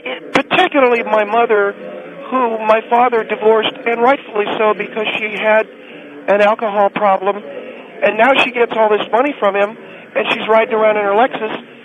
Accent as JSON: {"language": "English", "region": "California", "country": "United States", "said": "and I come from the San Fernando Valley originally"}